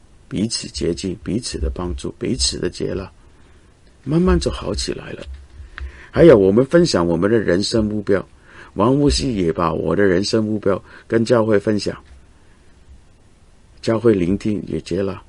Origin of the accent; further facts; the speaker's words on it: Hong Kong; 我来自香港，我看见香港的情况很心疼